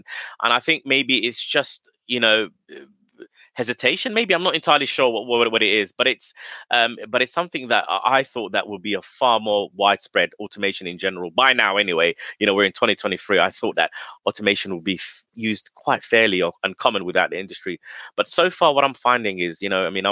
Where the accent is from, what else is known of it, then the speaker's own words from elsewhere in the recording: London, United Kingdom; So I grew up in London, England, Southeast London, small town, very sort of deprived area, I would say.